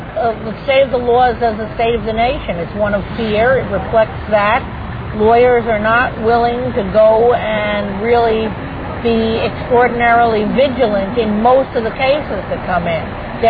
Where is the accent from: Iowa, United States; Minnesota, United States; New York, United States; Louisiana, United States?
New York, United States; I'm a New Yorker, Clark, and, you know, we sometimes think everything stops west of the Hudson